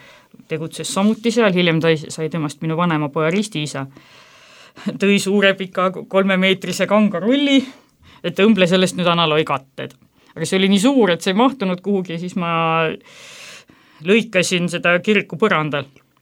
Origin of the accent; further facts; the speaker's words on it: Jõõpre, Pärnu County, Estonia; now in Tallinn, Estonia; ma olen Jõõprest pärit.